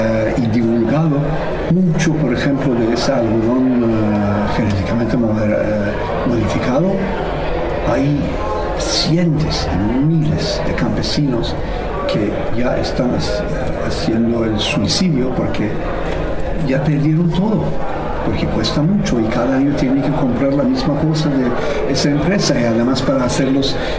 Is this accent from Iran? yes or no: yes; Iran; Por ejemplo, en mi tierra en Irán